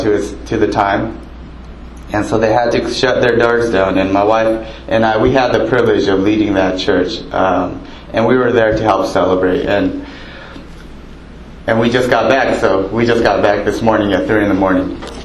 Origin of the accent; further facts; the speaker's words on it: Los Angeles, California, United States; I'm from Los Angeles.